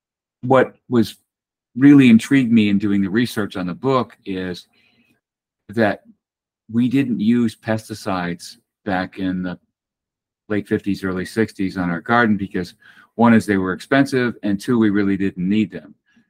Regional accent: Connecticut, United States; So as a child, I grew up in Connecticut, and my grandparents had a farm away from us.

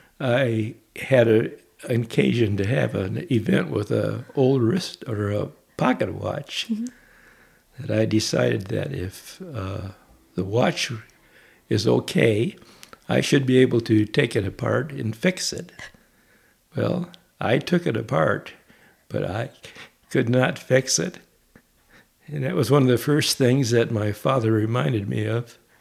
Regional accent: Waterloo, Iowa, United States; I was born in Waterloo, Iowa

